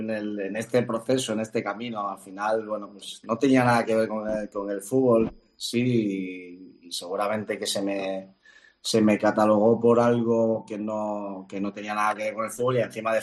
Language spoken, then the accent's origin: Spanish; Gijón, Asturias, Spain; ya sabes que soy hijo pródigo de Gijón